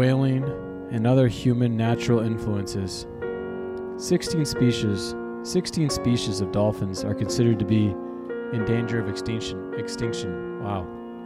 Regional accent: Detroit, Michigan, United States; Andres Galarraga. My hometown Tigers.

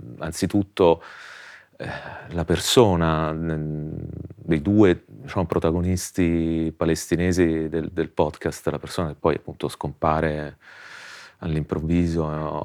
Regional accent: Rome, Lazio, Italy; essendo nato e cresciuto a Roma ricordavo alcuni episodi

